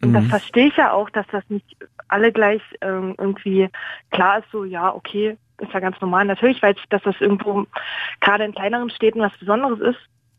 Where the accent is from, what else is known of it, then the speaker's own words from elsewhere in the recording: Germany; Also ich bin eine Deutsche, ich habe deutsche Mutter, deutschen Vater, alles deutsch in meiner Geschichte, ja. Und ich bin zum Islam konvertiert, so.